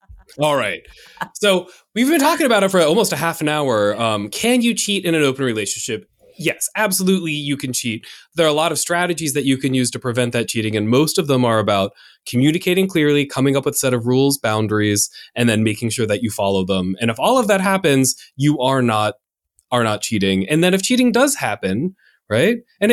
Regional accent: United States; I'm an American, I grew up in the United States

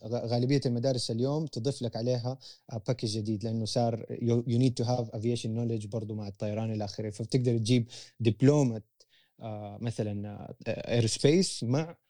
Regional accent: Jeddah, Makkah Province, Saudi Arabia; born there; also born or lived in Canada; أنا تولدت في مدينة جدة، قضيت مرحلة التعليمية تقريبا في كندا،

